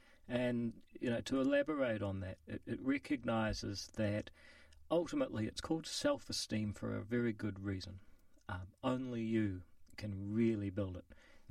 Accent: Whangarei, Northland, New Zealand; So I was growing up in Whangarei up north, 2 hours north of Auckland, and one of the most important decisions I made in my life was to come down to be a boarder at Auckland Grammar.

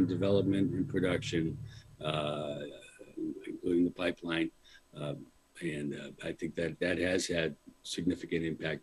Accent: Boston, Massachusetts, United States; now in Vermont, United States; my wife and I had thought about, we're both from Massachusetts. I was born in Dorchester in Boston, and we both looked at some different places.

